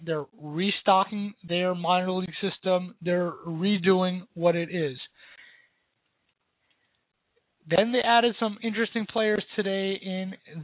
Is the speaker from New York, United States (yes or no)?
no; Miami, Florida, United States; My Marlins, my hometown team Marlins, they've been at the top of the headlines in the MLB